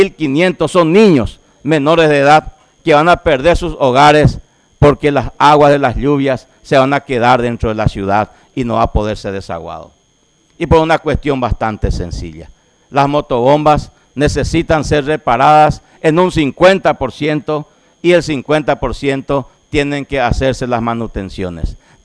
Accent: Concepción, Paraguay; me causa indignación como concepcionero y me causa vergüenza como paraguayo

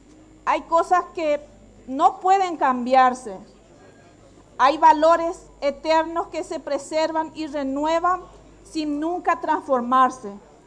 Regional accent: Paraguay; Son más talentosos que, o quieren ser más talentosos que nosotros los paraguayos. Siempre como paraguayos y paraguayas, fuimos y somos generosos.

